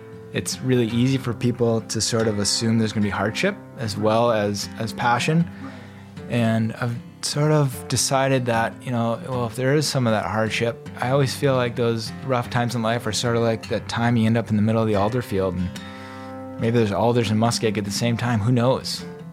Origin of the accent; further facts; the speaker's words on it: Wisconsin, United States; now in Alaska, United States; Yes, I grew up in Wisconsin, in what I always thought was like this little woodsy town with farms nearby.